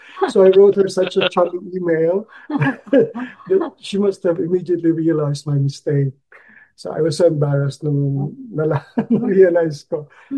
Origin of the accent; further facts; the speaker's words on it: Bacolod, Western Visayas, Philippines; now in Australia; Galing ako sa Bacolod, not Iloilo